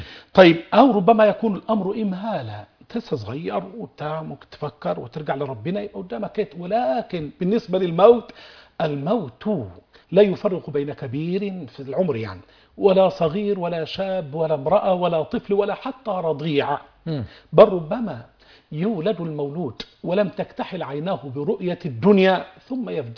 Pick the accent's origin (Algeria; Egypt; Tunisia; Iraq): Egypt; أنت مصري وأنا مصري، أنت مسلم وأنا مسلم،